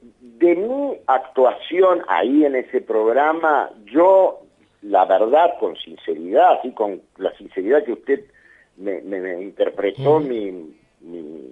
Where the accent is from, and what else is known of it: Argentina